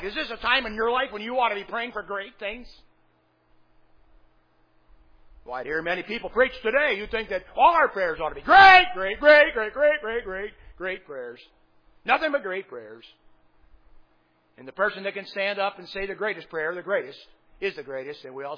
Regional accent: United States; I'm an American. This is my nation.

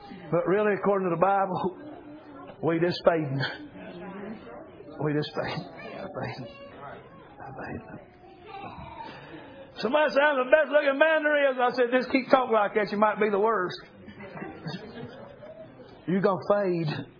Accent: United States; I'm glad I'm an American.

